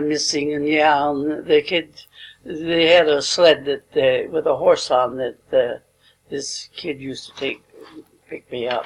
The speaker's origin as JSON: {"language": "English", "town": "Ortley", "region": "South Dakota", "country": "United States", "tie": "born or raised there", "said": "I was born in Ortley, South Dakota."}